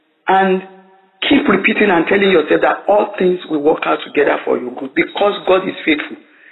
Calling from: Nigeria; I'm calling from Nigeria.

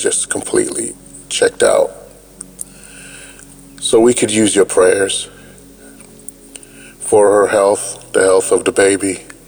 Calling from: South Carolina, United States; Good morning, DAB. … from South Carolina.

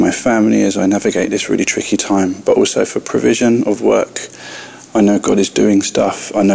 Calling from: London, United Kingdom; I'm calling in from London in the UK.

